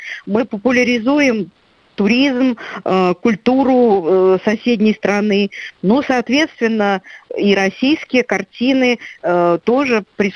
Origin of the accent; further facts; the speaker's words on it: Belarus; born there; как вот уроженка Беларуси